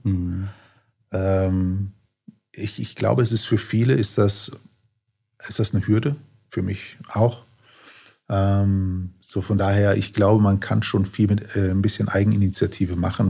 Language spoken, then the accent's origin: German; North Rhine-Westphalia, Germany; ich komme aus dem Lipper Raum, und wir haben bei uns jetzt einiges an Bewegung.